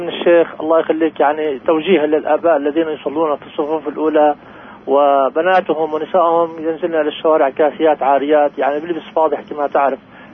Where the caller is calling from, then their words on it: Nablus, West Bank, Palestine; من نابلس.